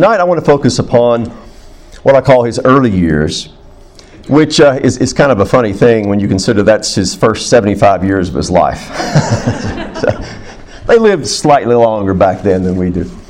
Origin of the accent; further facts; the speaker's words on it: New Mexico, United States; also born or lived in Texas; Now, I was raised in New Mexico and Texas by a cowboy.